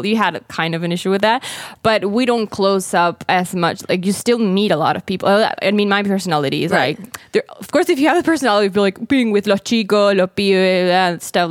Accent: Buenos Aires, Argentina; But what I like about growing up in Buenos Aires is that you know everyone you've known and you've had an education with for your whole life is still around.

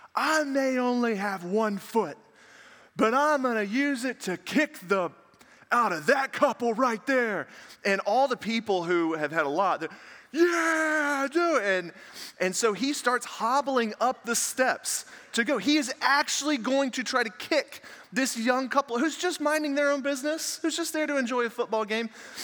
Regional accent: Tennessee, United States; So growing up in Tennessee, I was a big Tennessee college football fan.

